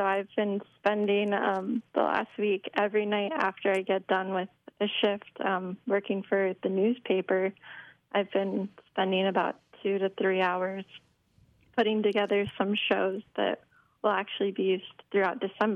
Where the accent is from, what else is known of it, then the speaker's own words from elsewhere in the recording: Bonney Lake, Washington, United States; Yeah, we grew up in Bonnie Lake, Washington. It's about 45 minutes south of Seattle.